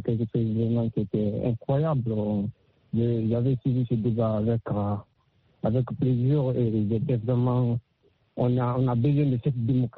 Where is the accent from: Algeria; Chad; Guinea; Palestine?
Guinea; Moi, je suis de la Guinée-Conakry.